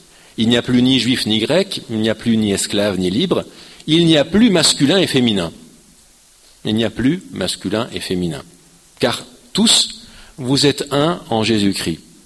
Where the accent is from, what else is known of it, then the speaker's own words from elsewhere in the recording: Paris, Île-de-France, France; accent: Parisian; Par ailleurs, je suis parisien, ce qui a beaucoup d'avantages, mais aussi un inconvénient.